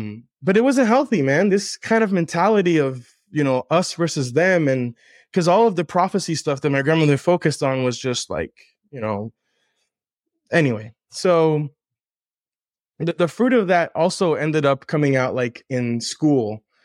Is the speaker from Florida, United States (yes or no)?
yes; Miami, Florida, United States; English is a second language; growing up in Miami in the 90s, I'm half Panamanian, half French, living in a culture where I don't look like most Hispanics.